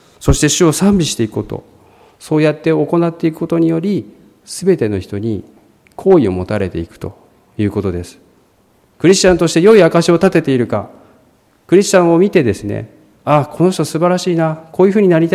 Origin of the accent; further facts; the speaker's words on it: Shimane, Japan; 私は島根の出身ですので、島根では教会が本当に少ないんですね。神社や寺も多いです。クリスチャンになってからです。